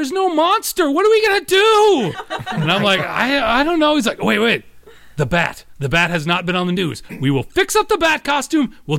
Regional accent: United States; Yes, I'm an American.

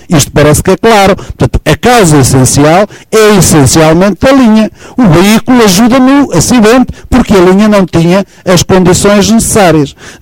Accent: Mirandela, Bragança, Portugal; Eu, na minha terra, o Mirandela, 45 mil pessoas hoje a tomarem o comboio lá

